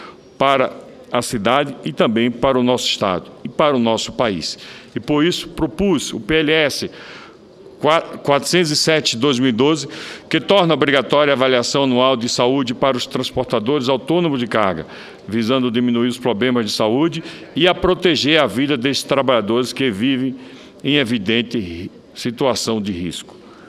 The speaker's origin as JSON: {"language": "Portuguese", "town": "Itabaiana", "region": "Sergipe", "country": "Brazil", "tie": "born there", "said": "Itabaiana, minha cidade, cidade onde nasci, é conhecida não apenas no nosso estado, o estado de Sergipe"}